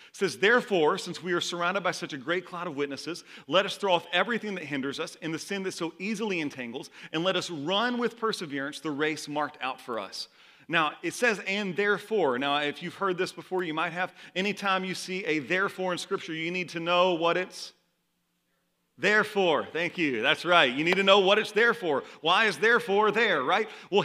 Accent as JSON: {"language": "English", "region": "the South", "country": "United States", "said": "I'm from the South, okay? Y'all, you got to put a little South in your mouth sometimes, okay?"}